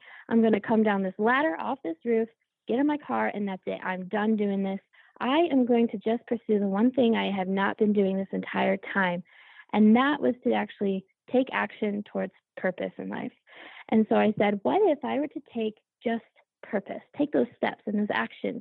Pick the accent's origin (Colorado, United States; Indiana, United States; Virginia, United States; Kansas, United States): Colorado, United States; I've been born and raised in Colorado in the United States. And, you know, we have these beautiful mountains out here.